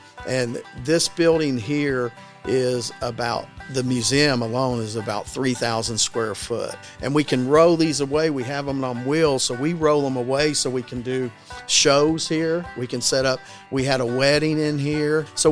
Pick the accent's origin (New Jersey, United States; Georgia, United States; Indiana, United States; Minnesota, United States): Indiana, United States; Bean Blossom; I grew up in Bean Blossom, and we would come over here and play in the creeks and the ponds